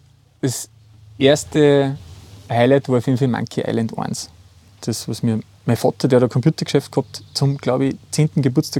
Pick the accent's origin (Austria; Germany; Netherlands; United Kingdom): Austria; Upper Austria; Wir sind ja im Innviertel aufgewachsen.